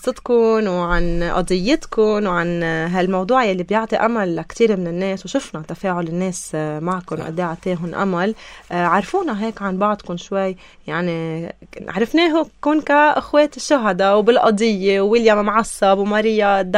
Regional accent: Lebanon; لانه نحن كلبنانيين يمكن ما تضررنا بالشكل المباشر مثلكم

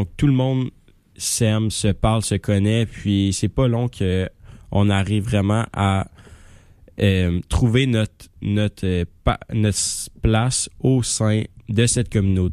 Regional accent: Sherbrooke, Quebec, Canada; moi, je suis natif de Sherbrooke, donc j'ai grandi à Sherbrooke, j'ai été au secondaire, au cégep, puis là, maintenant, je suis à l'université depuis 3 ans, c'est ma 3e année.

